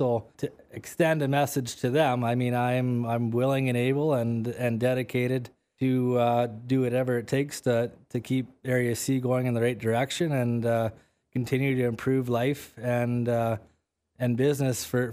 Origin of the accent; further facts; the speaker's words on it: Creston, British Columbia, Canada; being born and raised in Creston has been a big benefit because I got to meet a lot of people through my years in Creston.